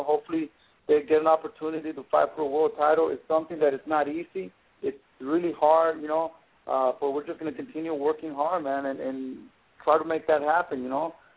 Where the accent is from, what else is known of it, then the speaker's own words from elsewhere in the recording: Mexico; English is a second language; moved away as an adult; now in United States; the thing is with us Mexicans or Latin people, Hispanics, you know, what they do, we come from Mexico, we come here to work, we have like 2-3 jobs, you know, so our kids could have everything.